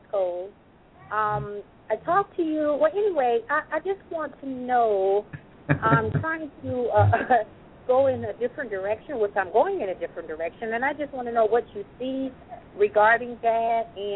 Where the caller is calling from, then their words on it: Indiana, United States; I'm calling from Indiana.